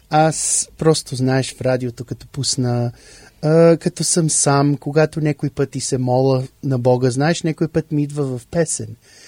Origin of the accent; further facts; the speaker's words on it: Dallas, Texas, United States; also born or lived in Canada; Аз идвам от Щатите. Роден съм в Канада, ама съм раснал в Далас, Тексас. Баща ми е от България, от града Пловдив